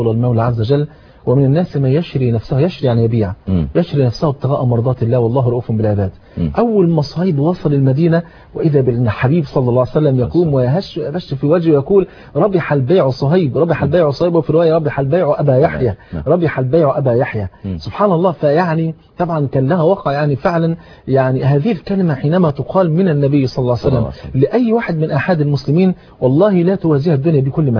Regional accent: Egypt; بلغتنا احنا كمصريين

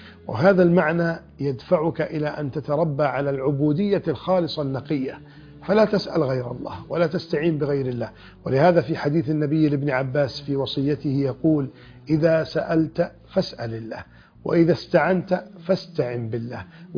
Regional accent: Egypt; وشكلي أنا مصري ولكن لابس جلباب أبيض ولحية كثة،

